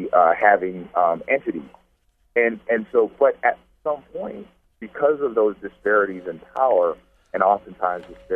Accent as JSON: {"language": "English", "country": "United States", "said": "I'm originally from the Black Indian Reservation, Valley Mountain. Also from the Suquamish Indian Reservation."}